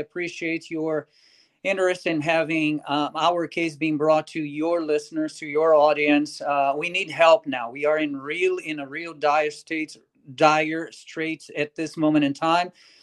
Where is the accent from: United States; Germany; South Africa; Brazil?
Brazil; moved away as an adult; I came actually from Brazil in 2016 for my PhD in constitutional law and public policy.